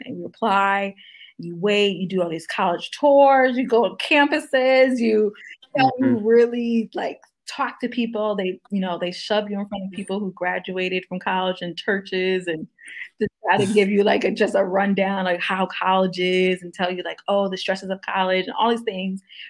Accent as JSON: {"language": "English", "town": "Bristol", "region": "Connecticut", "country": "United States", "tie": "born or raised there", "said": "So I'm born and raised in Connecticut to two amazing parents, Southern raised based parents. But yes, I grew up in Bristol, Connecticut."}